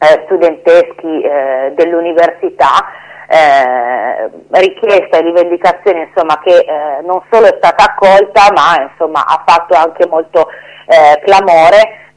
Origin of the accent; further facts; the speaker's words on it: Turin, Piedmont, Italy; tavolo che come torinesi, insomma, abbiamo fortemente voluto